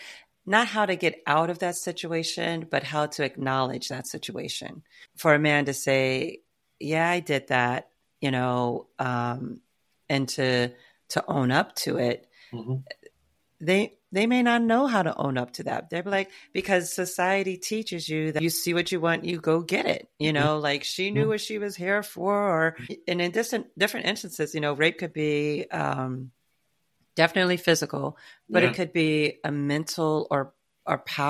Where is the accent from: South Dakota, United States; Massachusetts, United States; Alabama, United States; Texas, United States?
Massachusetts, United States; Boston; I grew up in Boston and one of my classmates was falsely accused.